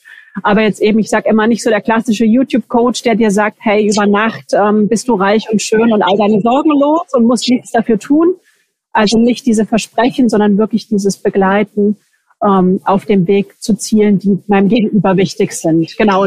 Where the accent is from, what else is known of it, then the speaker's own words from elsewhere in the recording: Germany; now in Switzerland; Wie man hört, bin ich nicht hier aus der Schweiz, sondern bin aus Deutschland. Ich lebe am Rheinfall.